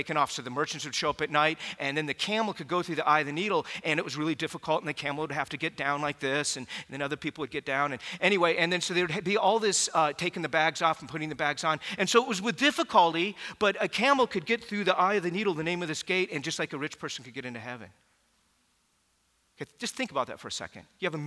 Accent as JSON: {"language": "English", "country": "United States", "tie": "born or raised there", "said": "And growing up in America, I heard this taught this way all the time."}